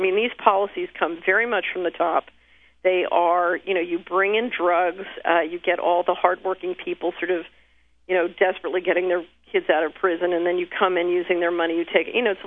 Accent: Philadelphia, Pennsylvania, United States; Well, I grew up in West Philadelphia

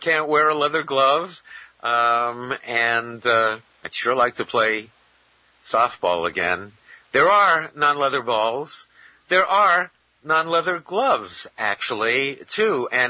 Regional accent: New York, United States; I was a big New York Yankee fan growing up in New York in the Bronx.

